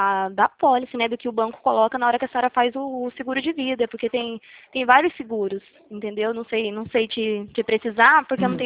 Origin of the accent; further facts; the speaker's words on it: Presidente Prudente, São Paulo, Brazil; Eu sou aqui de Presidente